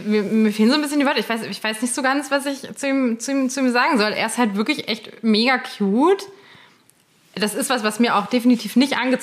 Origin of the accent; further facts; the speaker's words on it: Fulda, Hesse, Germany; meiner Heimatstadt Fulda